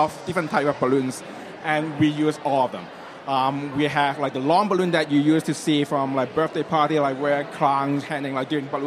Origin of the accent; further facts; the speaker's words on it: Richmond Hill, Ontario, Canada; I'm from Richmond Hill, which people say is part of Toronto, but we are Richmond.